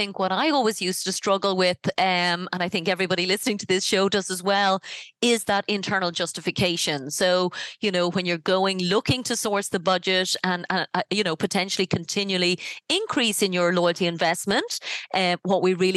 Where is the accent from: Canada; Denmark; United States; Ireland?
Ireland; I'm from Ireland